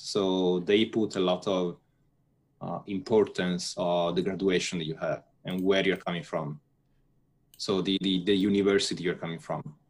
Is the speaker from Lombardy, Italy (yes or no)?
yes; Lombardy, Italy; moved away as an adult; also born or lived in France; now in Japan; I grew up in Italy, and I lived there until graduation, and then I moved to France for 8 years, and then I came here to Japan 3 years ago.